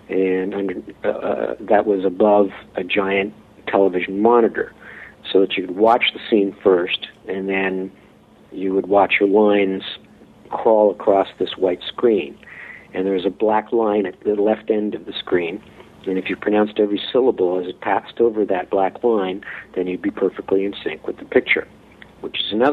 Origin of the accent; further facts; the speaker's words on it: Canada; accent: Canadian; Well, we're Canadian actors